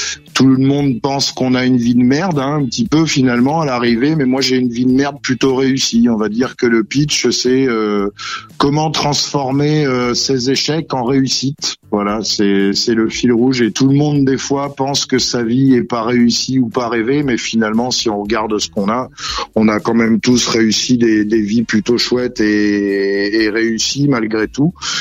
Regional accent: Cognac, Nouvelle-Aquitaine, France; born there; ma naissance à Cognac sous les effets de l'alcool, hein, puisque je suis né dans le Cognac

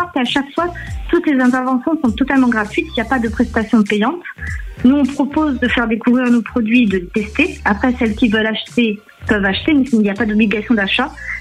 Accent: Angoulême, Nouvelle-Aquitaine, France; Alors moi je suis d'Angoulême et je me déplace sur toute la Charente.

